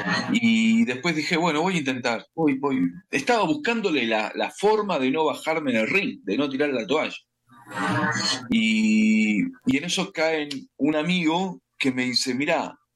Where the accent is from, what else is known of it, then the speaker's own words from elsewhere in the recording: Argentina; y en mi país cada 10 años quiebra, qué sé yo, explota Argentina.